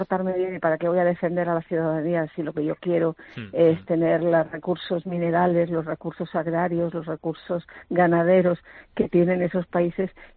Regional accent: Canary Islands, Spain; que a mí, como canaria, ni me va ni me viene

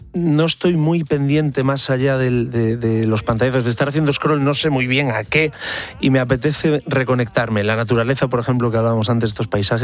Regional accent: Pantín, Galicia, Spain; soy de aldea, como decías, me encantó la presentación, yo soy de Pantín. Para mí Ferrol me pareció una ciudad gigantesca, era enorme en mi infancia

